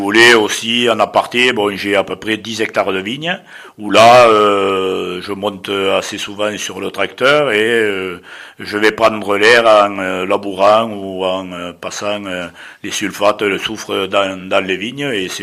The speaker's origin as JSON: {"language": "French", "town": "Ventenac", "region": "Occitanie", "country": "France", "tie": "born or raised there", "said": "les gens qui choisissent de venir chez nous, à Ventenac, c'est là aussi un choix qu'ils font, au même titre que moi qui y suis encore et toujours resté."}